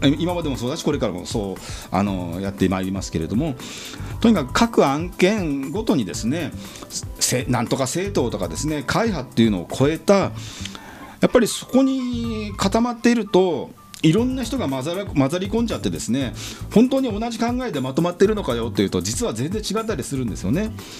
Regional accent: Yokohama, Kanagawa, Japan; 私は南武線の夜行、横浜市鶴見区の夜行、南武線の夜行というところが出身なんですけどね、夜行小学校、夜行中学校、鶴見高校という、まあ、地元なんですけれども、

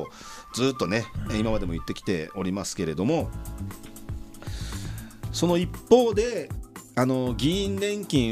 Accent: Yokohama, Kanagawa, Japan; 私、横浜鶴見区出身前議員の … がお届けしております。

